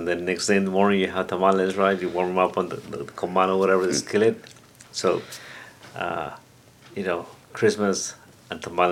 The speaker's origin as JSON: {"language": "English", "region": "Hidalgo", "country": "Mexico", "said": "I am from Hidalgo, Mexico."}